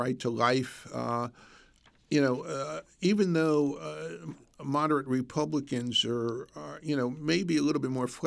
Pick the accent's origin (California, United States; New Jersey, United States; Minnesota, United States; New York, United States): New York, United States; Brooklyn; also born or lived in Long Island; I'm from New York, born and raised in Brooklyn and moved to Long Island and raised my family on Long Island.